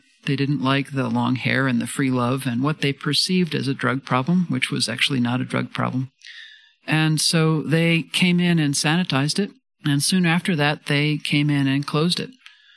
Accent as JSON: {"language": "English", "town": "New York City", "region": "New York", "country": "United States", "tie": "born there", "said": "I was born in New York City to a father who was a mathematician and an athlete"}